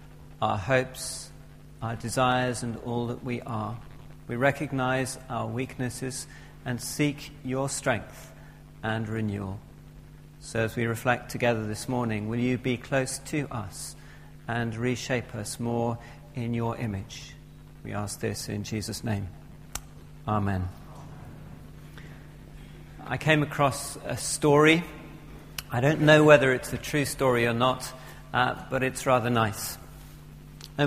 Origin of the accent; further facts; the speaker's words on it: England, United Kingdom; our own castle, as we English like to put it, where we can shut ourselves away and pretend that nothing is happening.